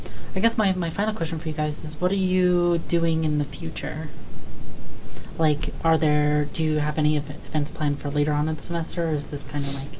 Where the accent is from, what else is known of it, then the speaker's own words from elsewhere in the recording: Canada; I am a lesbian from Canada, and I have been a lumberjack.